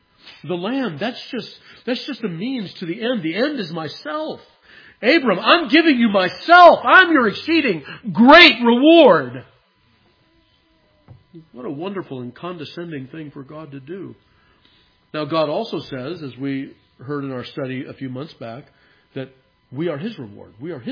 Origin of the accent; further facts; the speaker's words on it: California, United States; I don't mean anything against Californians. I'm from California.